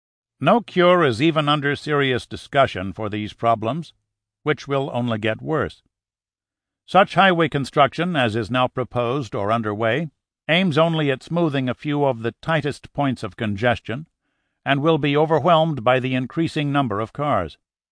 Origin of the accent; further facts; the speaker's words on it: East Coast, United States; moved away as an adult; also born or lived in Europe; now in Los Angeles, United States; After growing up on the East Coast of the United States and living for several years in Europe, I first visited California in 1964. It immediately appealed to me, and I moved here in 1966.